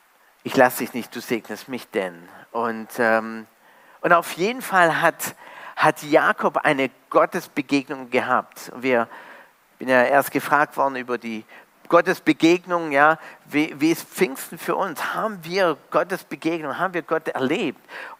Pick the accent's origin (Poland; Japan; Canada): Canada; Und ich komme ja ursprünglich aus Kanada rüber.